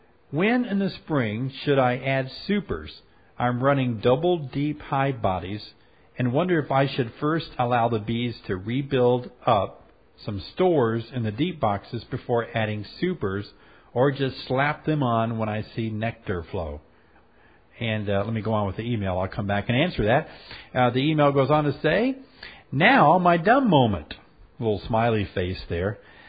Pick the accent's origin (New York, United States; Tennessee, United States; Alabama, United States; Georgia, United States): Tennessee, United States; from the hills of Tennessee, my hometown, woo-hoo, or my home state, woohoo.